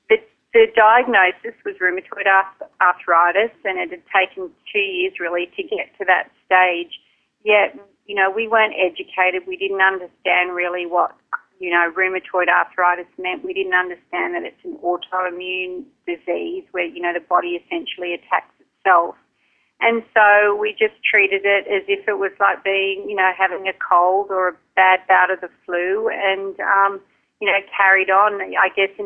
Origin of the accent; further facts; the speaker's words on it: Melbourne, Victoria, Australia; on a beautiful beach in Melbourne, Australia, which is my home country.